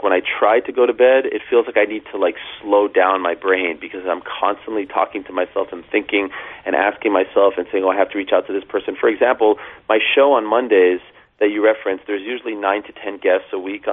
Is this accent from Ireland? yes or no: no; Canada; now in United States; And so being Jewish, being Canadian, has been a big part of my identity.